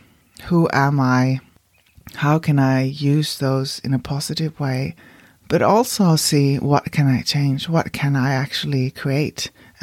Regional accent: Sweden; now in New Zealand; And if you don't know me, I live in New Zealand, but I'm originally from Sweden, and we've been in New Zealand for about almost 7 years now.

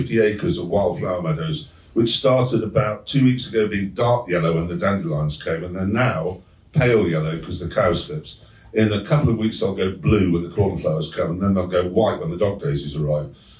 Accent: Yorkshire and the Humber, United Kingdom; I'm from Yorkshire, that sort of thing matters.

